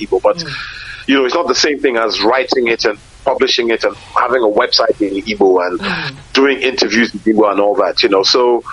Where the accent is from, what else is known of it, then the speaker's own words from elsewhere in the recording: France; I remember when I was a kid and I was growing up in France